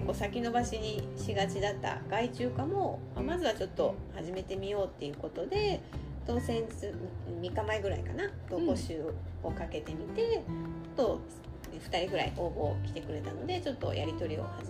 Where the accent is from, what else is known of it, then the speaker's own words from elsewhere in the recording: Kobe, Hyogo, Japan; いつもその地元の神戸のオーナー会には参加していたんだけど